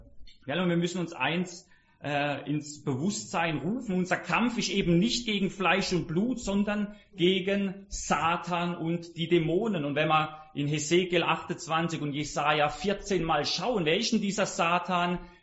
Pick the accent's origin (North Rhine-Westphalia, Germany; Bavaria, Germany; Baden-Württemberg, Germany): Baden-Württemberg, Germany; Freiburg; Ich komme aus Freiburg und Freiburg ist Spitzenreiter Nummer 1.